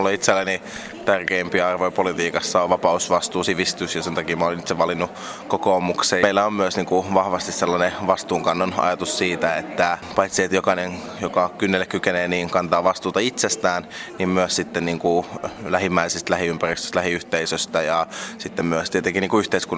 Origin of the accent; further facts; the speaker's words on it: Helsinki, Uusimaa, Finland; Toki mä oon itse niinku Helsingistä helsinkiläinen